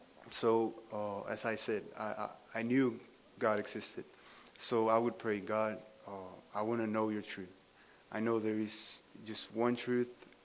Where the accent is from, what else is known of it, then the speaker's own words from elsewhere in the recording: Mexico City, Mexico; You already know. I'm from Mexico City. I was born and raised there.